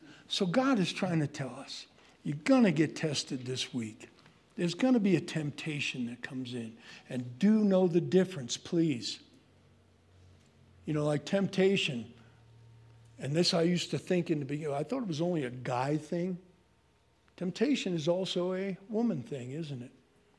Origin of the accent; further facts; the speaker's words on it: New York, United States; I'm a New Yorker